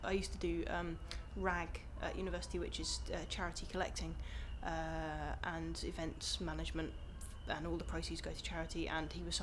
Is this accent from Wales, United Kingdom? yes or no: no; South East England, United Kingdom; now in London, United Kingdom; I'm 26 and I'm from London, but originally from Sussex.